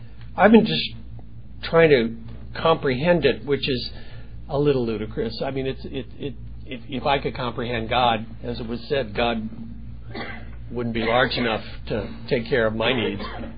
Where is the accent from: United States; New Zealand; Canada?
Canada; Western Canada; I come from the Pacific Northwest. The western part of Canada is a very, very beautiful place, and it's covered in forests that go on for thousands and thousands of miles.